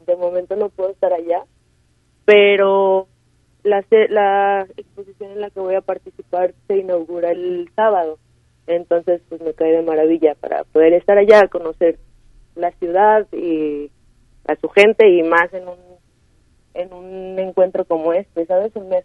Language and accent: Spanish; Ocotlán, Jalisco, Mexico; now in Guadalajara, Mexico; Yo soy de Ocotlán, de hecho, no soy de Guadalajara. Tengo tres años viviendo en Guadalajara.